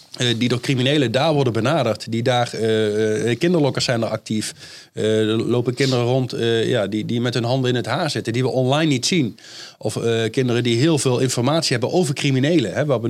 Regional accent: Netherlands; Ja, maar ik kom uit Nederland, ik heb er geen bevoegdheden.

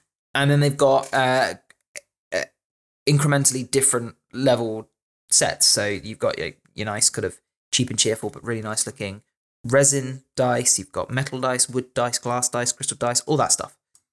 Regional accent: United Kingdom; Because being British, obviously tea is the most important thing in our existence.

